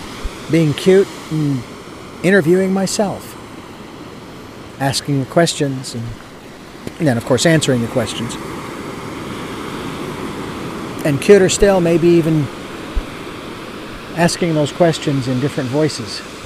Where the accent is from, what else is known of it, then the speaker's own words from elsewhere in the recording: Phoenix, Arizona, United States; Being born and raised in Phoenix, Arizona. Family of eight, a brother, two older sisters, two younger sisters, two parents, in a three-bedroom, one-bathroom home that could not have been more than 1,000 square feet